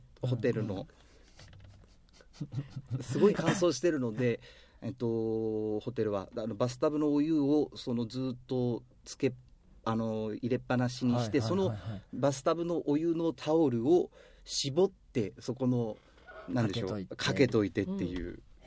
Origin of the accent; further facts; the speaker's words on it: Hokkaido, Japan; moved away as an adult; now in Tokyo, Japan; やっぱでも僕は北海道なんですよね、はい、出身が、で東京にまあ大学で上京してきたんですけど